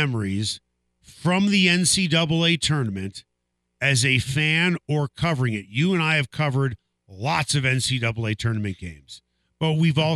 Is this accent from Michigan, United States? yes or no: no; Illinois, United States; as a child growing up, what was so incredibly painful for me was I grew up on the North Shore of Chicago